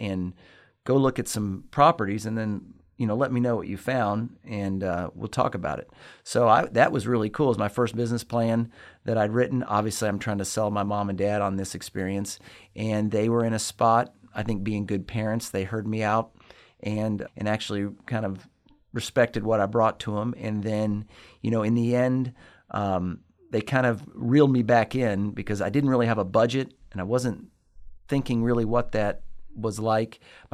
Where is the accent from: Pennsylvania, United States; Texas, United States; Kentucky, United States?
Kentucky, United States; Lexington; I'm from Lexington, Kentucky, born, raised here on the north side of Lexington.